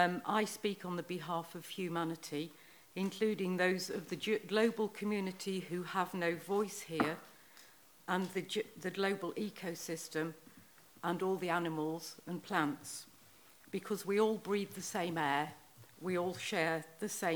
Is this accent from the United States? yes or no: no; Ashbourne, East Midlands, United Kingdom; I am from Ashbourne. I'm a member of Ashbourne Extinction Rebellion